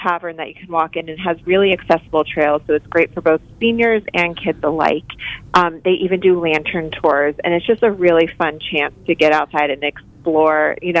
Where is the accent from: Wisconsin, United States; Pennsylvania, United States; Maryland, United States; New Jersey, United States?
Maryland, United States; So I live in Northern Virginia right now, and I grew up in Maryland